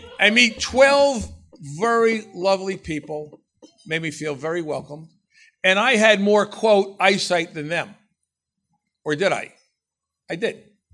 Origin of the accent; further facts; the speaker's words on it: New Jersey, United States; We could talk that way. We're from New Jersey, you know.